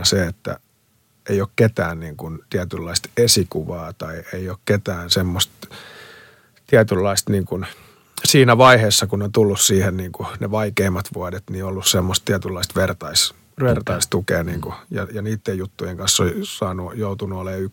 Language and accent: Finnish; Colombia; Finnish is a second language; mä oon niinku